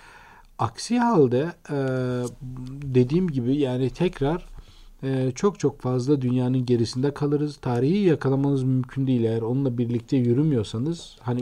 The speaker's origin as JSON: {"language": "Turkish", "town": "Halfeti", "region": "Şanlıurfa", "country": "Turkey", "said": "ben Urfa Halfetiliyim. Bizim ilçede küçücük bir yerdir. 7 tane farklı etnik yapı var."}